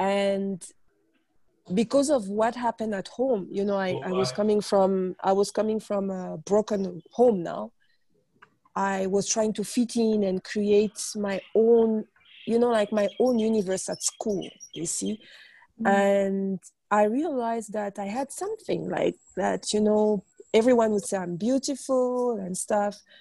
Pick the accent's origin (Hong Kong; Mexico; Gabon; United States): Gabon; also born or lived in France; go back to Gabon, where I am from, because I'm from Gabon. So I'm Gabonese, you know, by my citizenship, my nationality is Gabonese, but I've lived in many countries because my father was a diplomat.